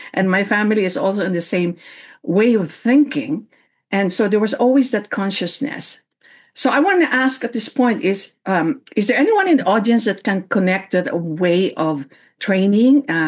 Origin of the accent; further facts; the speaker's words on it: Philippines; I am a Filipina. I came from a third world country where resources are limited. And I grew up in a family of 9 children